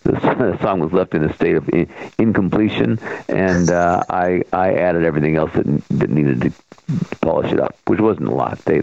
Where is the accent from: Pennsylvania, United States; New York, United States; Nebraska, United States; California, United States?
Pennsylvania, United States; Erie; moved away as an adult; now in New Jersey, United States; No, I grew up in Erie, Pennsylvania, moved to New Jersey, during the 80s, and because there's a lot more going on here than there is in Erie.